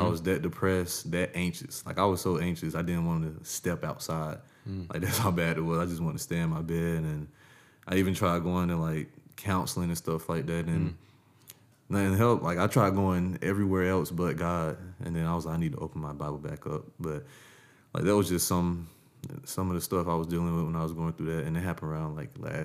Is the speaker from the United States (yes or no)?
yes; Augusta, Georgia, United States; I grew up in Augusta, Georgia, and I grew up in a Christian household, which is great.